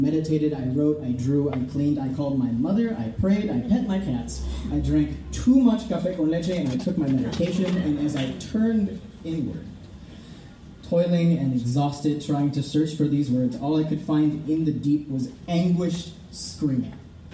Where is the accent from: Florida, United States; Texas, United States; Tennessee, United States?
Florida, United States; also born or lived in Venezuela; I was born in Venezuela, and I grew up in Florida, the immigrant child of immigrants.